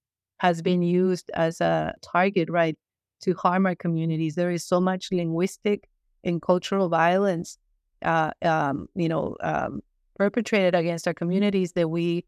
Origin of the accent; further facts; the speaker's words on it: Ciudad Juarez, Chihuahua, Mexico; also born or lived in El Paso, United States; when I was growing up in Ciudad Juarez and El Paso, I was always told I was Mexican first